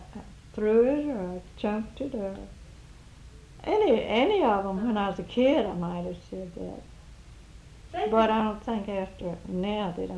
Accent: England, United Kingdom; I drink tea. I'm a tea people. I'm English

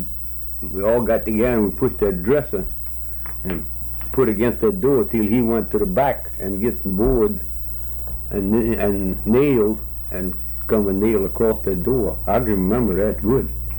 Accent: Slidell, Louisiana, United States; born there; I was born in Slidell.

